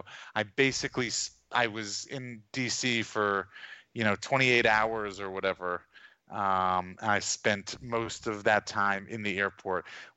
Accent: New York, United States; I mean, I'll preface this by saying, you know, I'm from New York and I went to college in New Orleans.

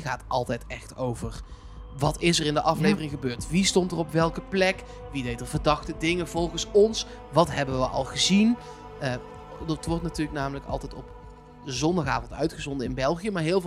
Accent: Eindhoven, North Brabant, Netherlands; Ik kom zelf uit Eindhoven.

